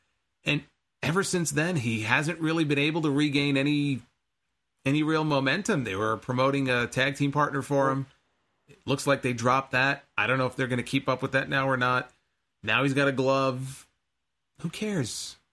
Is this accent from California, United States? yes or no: no; New York, United States; It's all the same to me. I'm from New York.